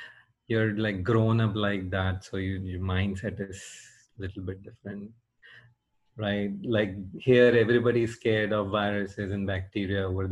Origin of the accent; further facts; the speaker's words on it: India; growing up in India